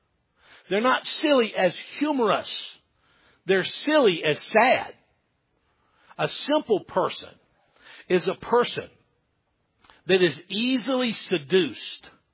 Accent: the South, United States; I'm a Southerner. I'm not mocking them.

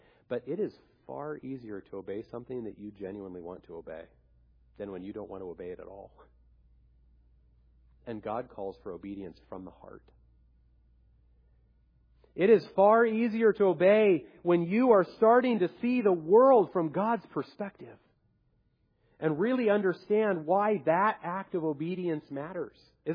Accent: Salt Lake City, Utah, United States; When I was a kid growing up in Salt Lake City, we had three large peach trees in our backyard.

